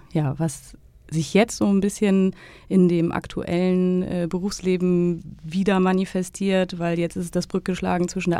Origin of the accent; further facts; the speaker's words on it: Germany; also born or lived in Sweden; Ich bin in Schweden geboren, habe eine polnische Mutter, einen deutschen Vater, bin in Deutschland aufgewachsen und bin schon immer sehr stark groß geworden zwischen den beiden Kulturen.